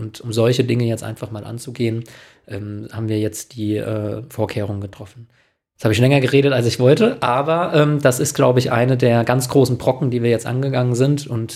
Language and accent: German; Austria; also selbst ich jetzt als Österreicher Bub